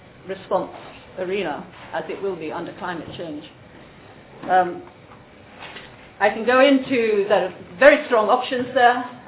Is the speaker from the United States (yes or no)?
no; Netherlands; I come from the Netherlands, we're very proud of our AKST.